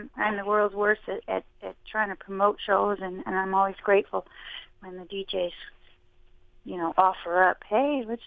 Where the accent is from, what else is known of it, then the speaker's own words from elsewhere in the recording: Iowa, United States; born there; I mean, I was born in Iowa, actually